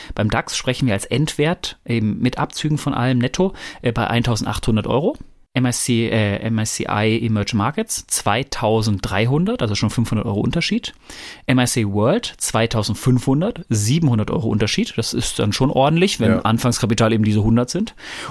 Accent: North Rhine-Westphalia, Germany; Ich komme ja ursprünglich aus dem Pott

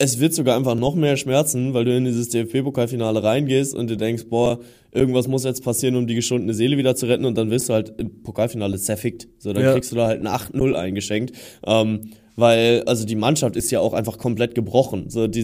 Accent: Münster, North Rhine-Westphalia, Germany; born there; also ich bin ja gebürtiger Münsteraner, ne?

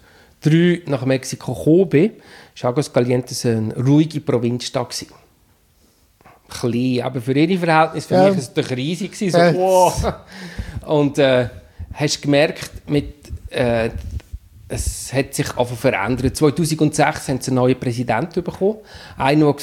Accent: Switzerland; wenn du sagst, nein, ich komme aus der Schweiz

